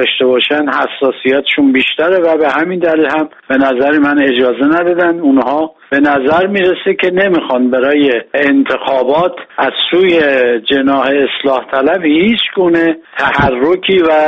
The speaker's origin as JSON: {"language": "Persian", "country": "Iran", "said": "ما مردم ایران خیلی هوشیاریم."}